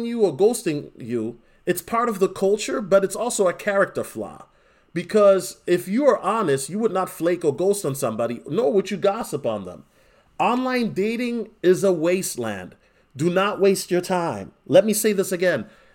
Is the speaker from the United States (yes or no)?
yes; East Coast, United States; now in Minnesota, United States; especially for a person like me where I come from the East Coast where people are very direct with each other.